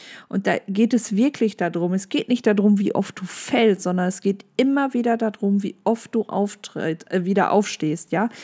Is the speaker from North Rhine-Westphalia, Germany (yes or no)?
yes; North Rhine-Westphalia, Germany; das war bei uns im Ruhrgebiet so